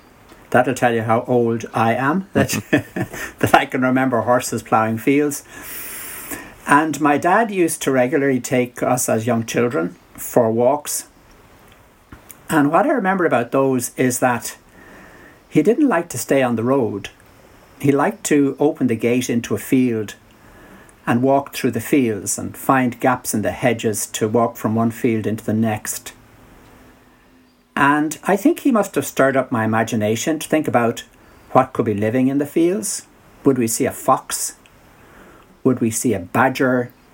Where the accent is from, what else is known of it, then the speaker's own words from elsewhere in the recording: Malahide, County Dublin, Ireland; Well, I grew up in North Dublin, and my mom and dad had built a new house out well past the suburbs, past the Greenbelt around Dublin City, which was a small city at the time.